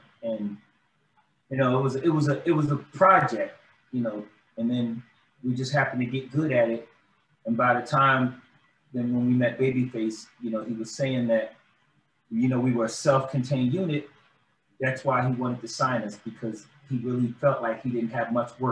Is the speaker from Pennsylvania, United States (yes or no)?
yes; Philadelphia, Pennsylvania, United States; So yeah, we're originally from Philly.